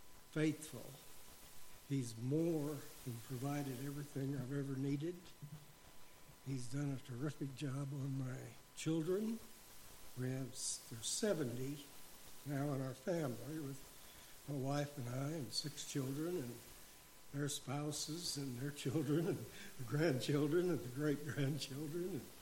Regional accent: Custer, United States; Well, I grew up here in Custer

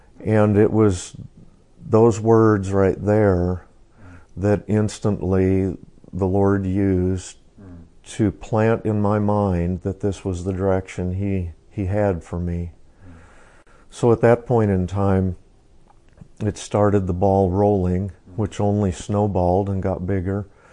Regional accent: Sedalia, Missouri, United States; Sedalia is my hometown. I was born here, so my parents and our families would make return trips to Sedalia to visit relatives and so on.

